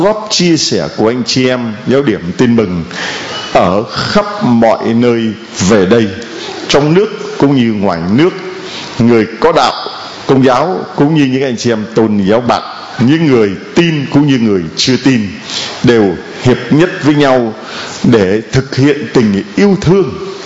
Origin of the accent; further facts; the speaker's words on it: Southern Vietnam, Vietnam; born there; chúng tôi là Bắc di cư mà. Mặc dù sinh ở miền Nam nhưng mà gốc bố mẹ vẫn miền Bắc đi vô đây, còn tôi thì sinh ở miền Nam.